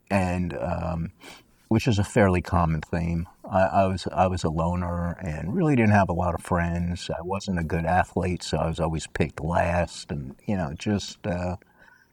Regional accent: New York City, New York, United States; Growing up in New York City, I was very fortunate.

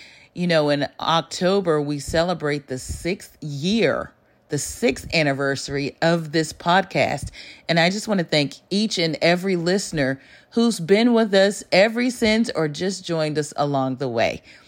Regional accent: Dallas, Texas, United States; So you knew I did a book signing here in Dallas, in my hometown at Blacklit Books.

